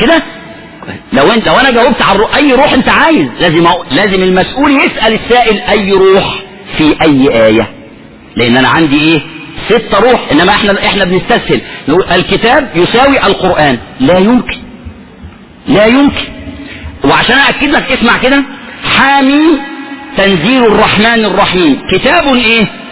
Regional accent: Egypt; التربية والتعليم رضي الله عنها وأرضاها عندنا في مصر علمت الناس كده

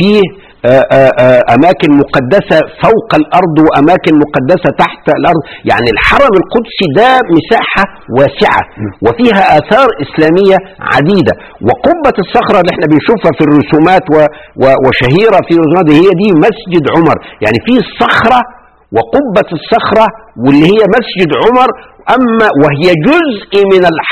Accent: Egypt; نروح إحنا النهاردة كمصريين

